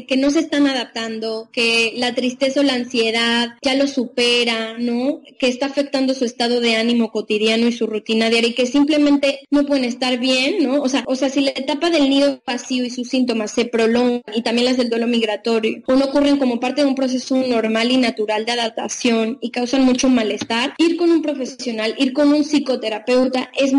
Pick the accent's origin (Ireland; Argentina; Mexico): Mexico; nosotras que somos de México